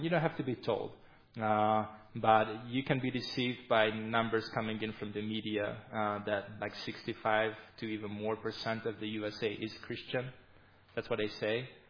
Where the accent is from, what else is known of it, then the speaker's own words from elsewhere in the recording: Hungary; now in United States; We are from Hungary, at least my wife and I. My wife and I are from Hungary, but the boys were born in the States.